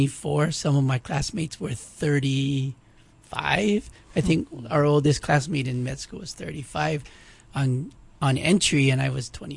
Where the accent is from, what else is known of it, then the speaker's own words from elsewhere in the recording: Kailua, Hawaii, United States; Grew up in Kailua. Attended St. Anthony's School, Kailua, raised Catholic, rode my bike to baseball practice. It was a nice small town upbringing, very safe.